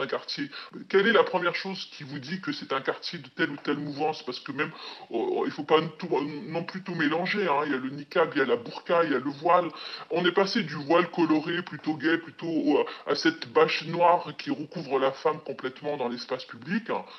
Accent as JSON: {"language": "French", "country": "France", "tie": "born or raised there", "said": "Moi, je suis française. J'aime profondément la République dans laquelle j'ai été élevée."}